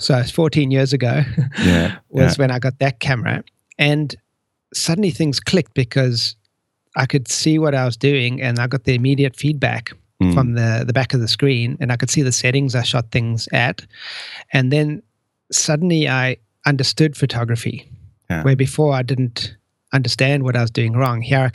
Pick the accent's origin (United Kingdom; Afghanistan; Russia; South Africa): South Africa; moved away as an adult; also born or lived in United States; So I grew up in South Africa, and in my 20s, I left and traveled a little bit and ended up back there.